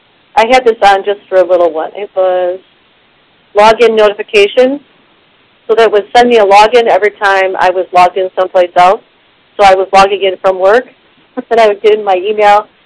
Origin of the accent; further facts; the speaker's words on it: Portage, United States; I'm from Portage, and I'm logged in.